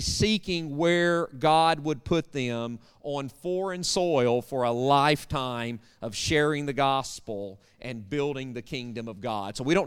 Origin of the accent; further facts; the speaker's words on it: Arkansas, United States; Now, y'all know I'm from Arkansas. There's days, there's mornings I can't pronounce my own name.